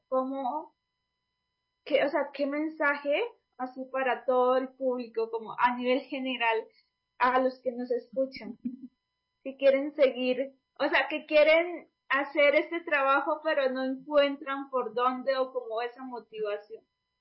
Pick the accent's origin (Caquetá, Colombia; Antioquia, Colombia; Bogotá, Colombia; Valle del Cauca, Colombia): Caquetá, Colombia; born there; yo soy hija de huertas comunitarias, porque es en donde yo nací, en el departamento del Caquetá, que es al sur del país, en la Amazonía colombiana